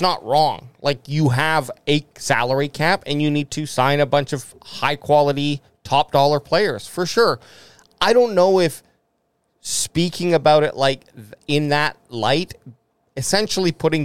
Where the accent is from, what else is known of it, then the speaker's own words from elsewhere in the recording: Canada; I'm Canadian.